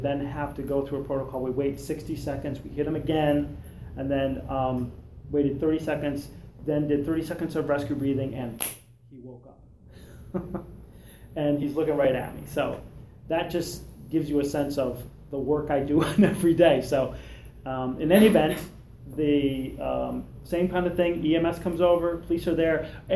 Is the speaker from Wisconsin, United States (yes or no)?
yes; Wisconsin, United States; also born or lived in Indiana; I grew up in Wisconsin, and it was my senior year in high school where I took several psychology classes